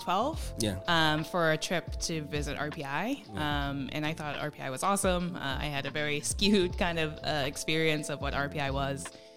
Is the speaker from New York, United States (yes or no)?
no; Massachusetts, United States; I'm from the South Shore in Massachusetts, so in between Boston and Cape Cod. That's where I grew up.